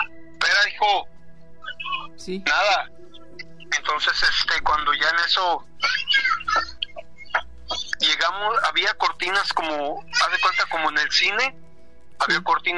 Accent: Guadalajara, Jalisco, Mexico; now in Glendale, United States; Guadalajara.

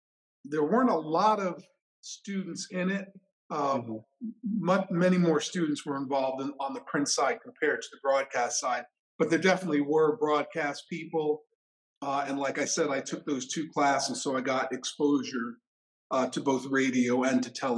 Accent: New York City, New York, United States; And then I went from there to New York City, which is my hometown and where I grew up.

